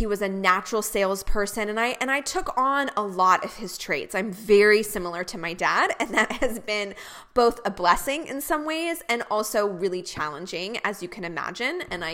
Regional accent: Tacoma, Washington, United States; So rewind, I grew up in Tacoma, Washington, Washington State. Tacoma, if you're not familiar, is about a hour south of Seattle, which is the largest city in Washington.

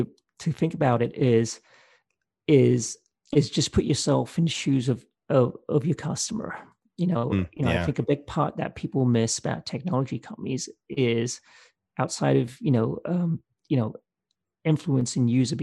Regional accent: England, United Kingdom; moved away as an adult; now in United States; I grew up in England. So I came over to the US for grad school.

